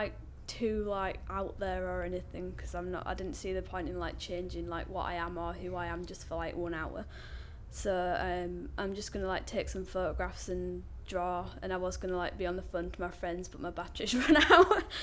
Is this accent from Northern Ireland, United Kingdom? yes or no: no; Leeds, Yorkshire and the Humber, United Kingdom; now in Carlisle, United Kingdom; Yeah, I'm from Leeds in West Yorkshire, and like I've lived there like all my life, but then I went to uni in Carlisle